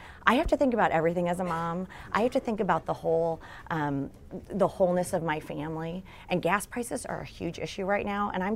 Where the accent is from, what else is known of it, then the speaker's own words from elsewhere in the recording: Detroit, Michigan, United States; now in Los Angeles, United States; I'm from Michigan, from yeah. Detroit, and we loved him for so long, and we were really pleased to see him come here and win the Super Bowl.